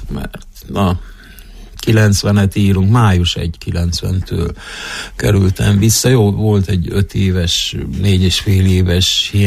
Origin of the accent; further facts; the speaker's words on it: Târgu Mureș, Mureș County, Romania; Mindig azt mondtam, hogy szülővárosomat, családomat nem hagyom el. Ezért kizárólagosan Marosvásárhelynek játszottam